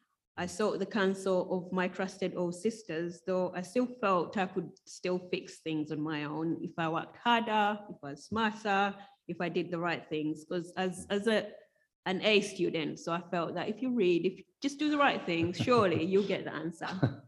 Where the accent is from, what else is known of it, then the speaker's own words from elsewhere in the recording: Uganda; born there; But I was born in Uganda, which is in East Africa, one of many children in a very large polygamous family.